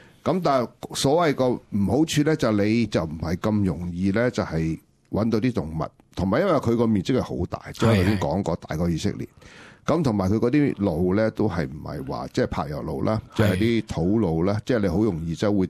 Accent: Hong Kong; 不过我断估我哋香港人去到或者中国人去到都唔敢上嗰啲小巴啦

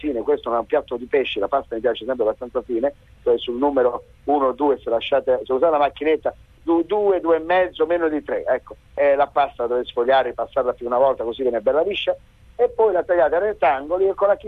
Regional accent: Abruzzo, Italy; Ecco, sono abruzzese per questo.

